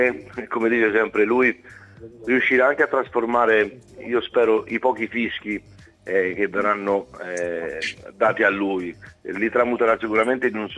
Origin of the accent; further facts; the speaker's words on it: Naples, Campania, Italy; tifo Napoli, la mia terra, la mia città, la mia gente